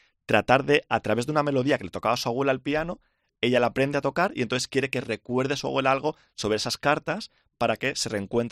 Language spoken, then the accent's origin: Spanish; Alicante, Valencian Community, Spain; mi ciudad natal es Alicante y quería que mi primera novela estuviera ambientada en Alicante